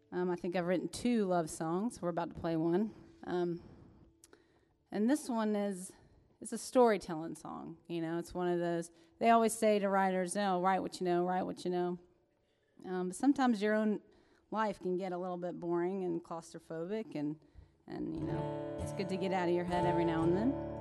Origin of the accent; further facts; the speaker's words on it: Atlanta, Georgia, United States; also born or lived in Statesboro; I'm from Atlanta originally, and I went down there for some spring break fun